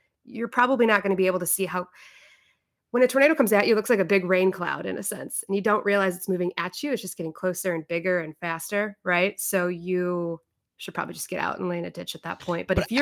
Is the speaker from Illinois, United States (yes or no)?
yes; Naperville, Illinois, United States; born or raised there